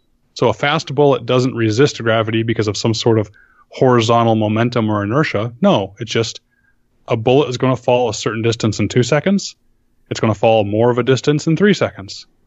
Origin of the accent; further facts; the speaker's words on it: Phoenix, Arizona, United States; you zero your rifle where I grew up in Phoenix, and you go up to Flagstaff at 7,000 feet to go elk hunting.